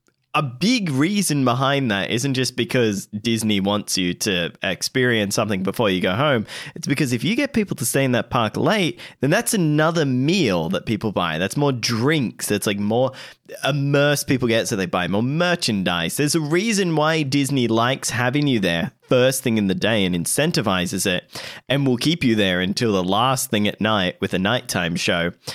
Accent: Australia; Oh, I'm Australian.

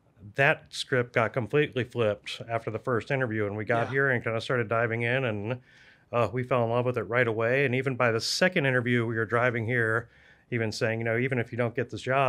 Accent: Alabama, United States; I grew up in Baldwin County, kind of halfway between Mobile and the Gulf Shores area.

